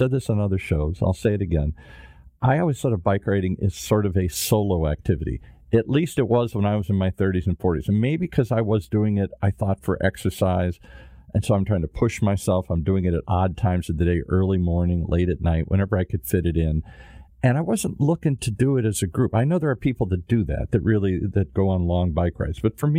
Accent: Michigan, United States; also born or lived in Minnesota; I was born in Minnesota and then lived in Michigan most of my life. So I understand that Midwestern mentality back there.

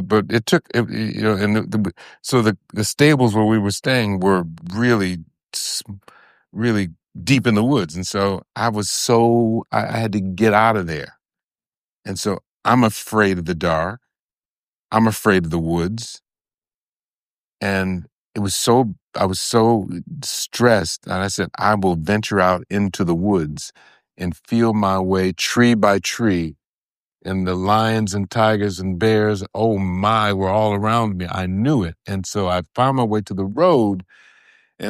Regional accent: Detroit, Michigan, United States; I mean, I was raised in Detroit.

